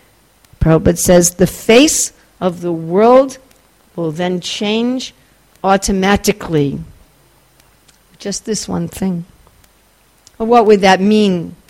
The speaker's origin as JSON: {"language": "English", "region": "New York", "country": "United States", "said": "I'm from New York, and we do everything fast there."}